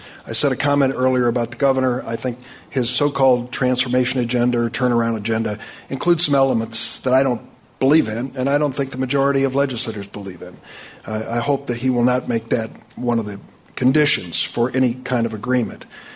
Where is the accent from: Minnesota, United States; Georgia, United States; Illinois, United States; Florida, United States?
Illinois, United States; East St. Louis; I was born and raised in East St. Louis, Illinois.